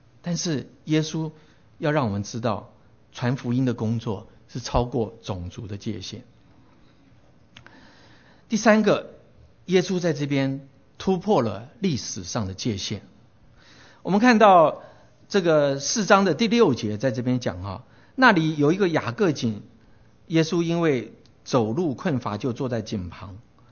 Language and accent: Chinese; Taiwan; 那我在台湾长大的时候呢，叫我们叫做外省人，其他人叫本省人